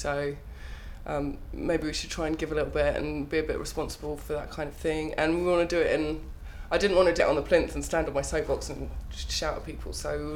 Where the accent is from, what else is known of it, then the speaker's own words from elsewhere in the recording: Harrow, London, United Kingdom; I'm 28 until the end of this week and I come from Harrow in Middlesex.